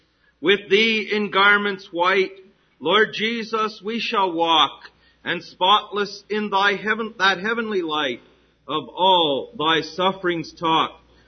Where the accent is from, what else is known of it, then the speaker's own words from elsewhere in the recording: Canada; growing up in Canada, we studied in school a great deal concerning British history.